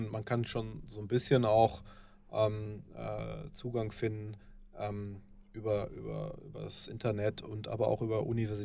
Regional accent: North Rhine-Westphalia, Germany; wenn man im Ruhrgebiet, wo ich herkomme, früher in der Kneipe war und ein Bier getrunken hat

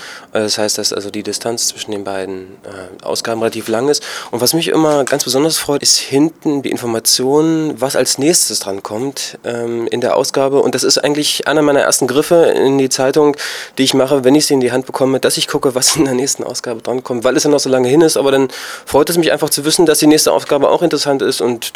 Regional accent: Magdeburg, Saxony-Anhalt, Germany; ich komme aus Magdeburg

